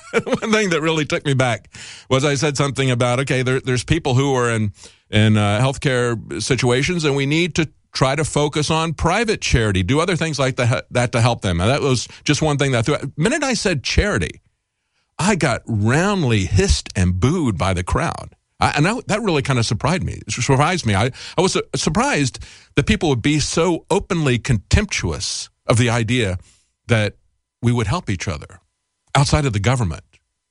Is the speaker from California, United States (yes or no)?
no; Florida, United States; just like it was in Florida when I was growing up in Florida, the real election was a Democrat primary.